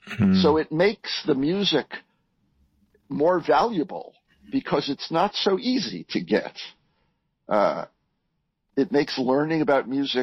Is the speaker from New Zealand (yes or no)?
no; New York City, New York, United States; and he and I grew up in New York City around the same time.